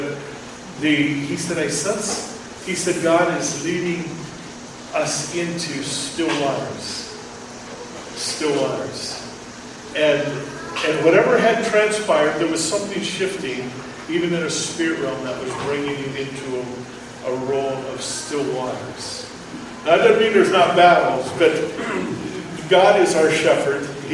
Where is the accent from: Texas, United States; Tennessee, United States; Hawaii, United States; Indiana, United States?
Indiana, United States; I'm from, as Pastor Luke just shared, I'm from Indiana, and there's a battle going on there.